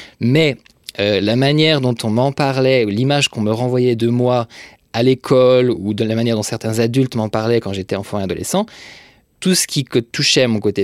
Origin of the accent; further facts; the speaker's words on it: Bourgogne-Franche-Comté, France; also born or lived in Brittany; J'ai grandi en Franche-Comté, puis en Bretagne, enfin en province essentiellement. Je viens d'un milieu, on va dire, moyen, une classe moyenne, plutôt éduquée